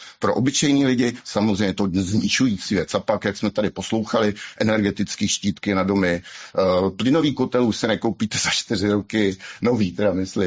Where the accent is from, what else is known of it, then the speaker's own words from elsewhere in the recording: Hradec Králové, Hradec Králové Region, Czechia; Narodil jsem se a žije v Hradci Králové.